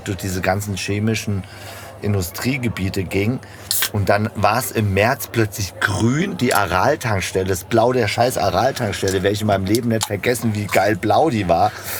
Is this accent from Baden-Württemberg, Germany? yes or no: no; Frankfurt, Hesse, Germany; ich bin in Frankfurt groß geworden.